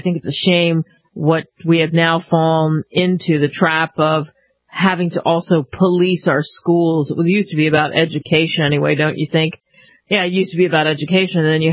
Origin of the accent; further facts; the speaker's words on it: New Jersey, United States; I like Wawa coffee, too, just so you know, because I am from New Jersey as well.